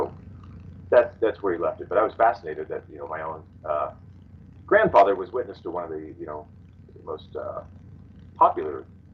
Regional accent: Oklahoma, United States; There was a news report on the local news station about a man in my home state of Oklahoma

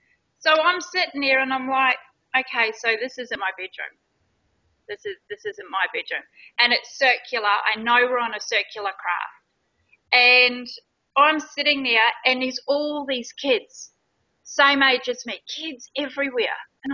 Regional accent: Blenheim, Marlborough, New Zealand; I'm originally from New Zealand, Blenheim, South Island.

